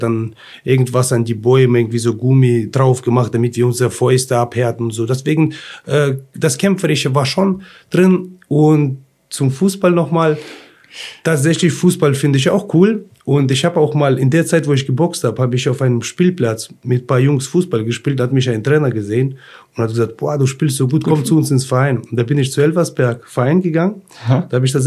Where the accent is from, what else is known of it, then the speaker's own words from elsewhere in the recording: Kazakhstan; now in Germany; weil ich komme aus Kasachstan. Wir sind aus einem Dorf.